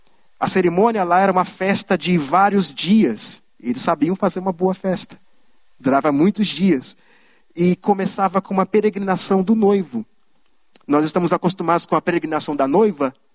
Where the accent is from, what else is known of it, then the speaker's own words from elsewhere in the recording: Mato Grosso, Brazil; Eu espero que um dia você possa visitar a minha terra, lá em Mato Grosso